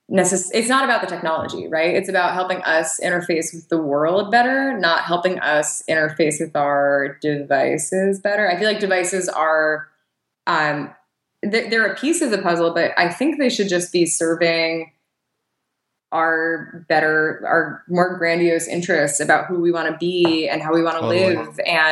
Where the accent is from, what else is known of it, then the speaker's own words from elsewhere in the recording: New York, United States; Because like, I'm from New York and there was that legislation